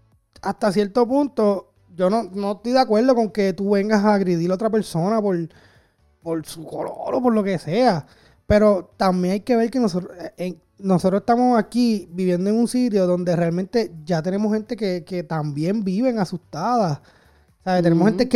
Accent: Puerto Rico; now in United States; si somos boricua, pues el tema choca un poco más porque sabemos que la mayoría de la policía en Puerto Rico

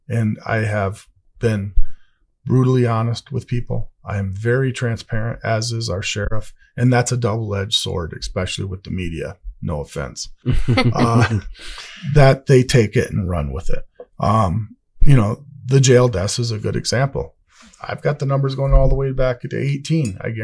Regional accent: Michigan, United States; I grew up in Michigan and my idea of Mexican food was chichis, if you ever heard of that or remember that.

